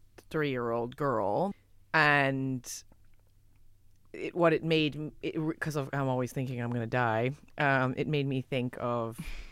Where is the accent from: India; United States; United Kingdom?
United States; because I'm American as well, and in America I feel like there's like a lot more like super tan, like super rich